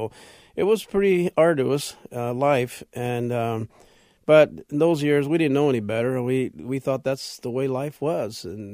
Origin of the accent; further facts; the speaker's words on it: Pharr, Texas, United States; born there; I was born in Farr, Texas, right next to, across the river from Reynosa.